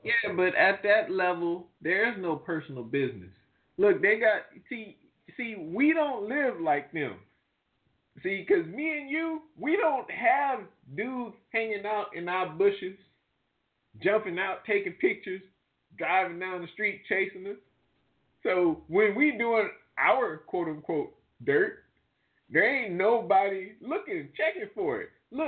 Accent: New Orleans, Louisiana, United States; Just because I'm from New Orleans don't mean I care.

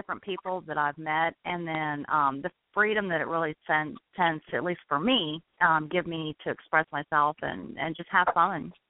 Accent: Lawrenceburg, Indiana, United States; also born or lived in Kentucky / Tennessee; now in Los Angeles, United States; Originally Lawrenceburg, Indiana.

